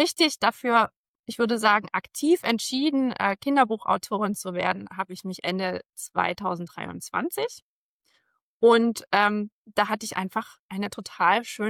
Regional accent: Saxony, Germany; Ich bin 40 Jahre alt. Ich komme aus der Nähe von Dresden. Auf einer ländlichen Gegend hier wohne ich mit meiner Familie, wo sich Fuchs und Hase guten Nacht sagen.

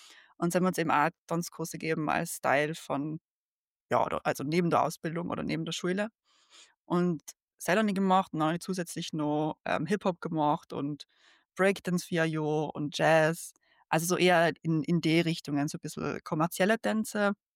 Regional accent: Toblach, Trentino-Alto Adige, Italy; now in Berlin, Germany; Ich mache zeitgenössischen Tanz und wohne und arbeite gerade in Berlin. Ich bin ursprünglich aus Südtirol, aus dem schönen Dobla, wo wir bald einen Auftritt haben.

